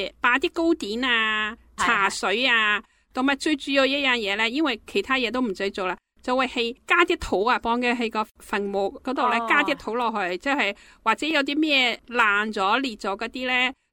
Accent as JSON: {"language": "Cantonese", "region": "Zhejiang", "country": "China", "tie": "born or raised there", "said": "我系浙江咯，"}